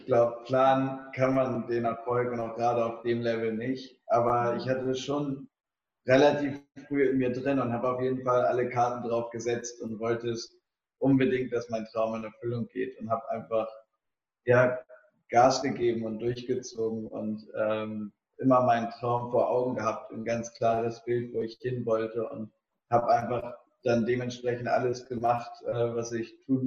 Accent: Hamburg, Germany; born there; now in Mecklenburg-Vorpommern, Germany; Ich bin in Hamburg geboren worden und lebe aber in Meckpommern an der Ostseeküste. Bin aber im Norden auf jeden Fall drauf.

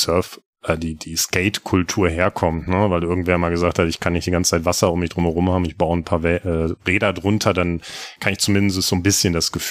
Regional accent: North Rhine-Westphalia, Germany; Ich komme aus der Mitte aus Deutschland, da ist kein Berg. Das höchste ist Willing, der Berg hat, glaube ich, 800 Meter

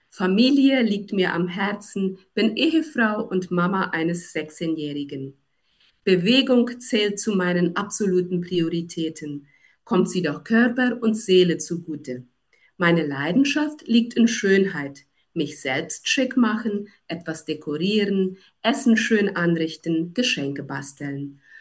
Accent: Paraguay; German is a second language; ich bin in Paraguay geboren und auch aufgewachsen, aber unsere Vorfahren kommen ursprünglich aus Europa. Deshalb sprechen wir hier auch Deutsch und Deutsch ist die Zweitsprache hier bei uns.

